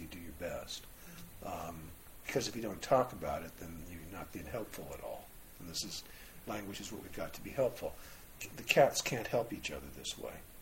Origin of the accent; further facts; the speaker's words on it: United States; I'm Jewish, I'm a guy, I'm an American, I'm a 64-year-old guy